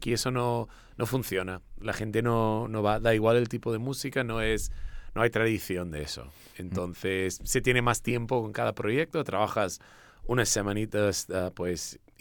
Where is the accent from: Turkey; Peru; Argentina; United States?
United States; Chicago, Illinois; Que soy de Chicago, de Estados Unidos, y no... Ahí no creo que exista nada así, por lo menos para la música.